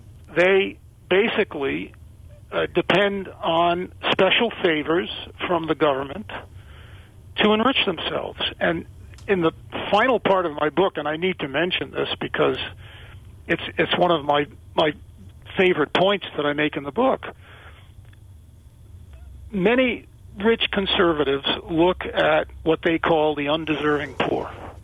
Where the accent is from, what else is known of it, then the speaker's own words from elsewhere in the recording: East Coast, United States; accent: East Coast; and maybe he finds my East Coast accent charming.